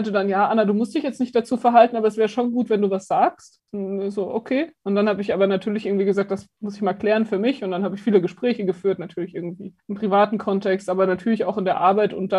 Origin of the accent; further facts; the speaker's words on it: Regensburg, Bavaria, Germany; Ich komme aus Regensburg.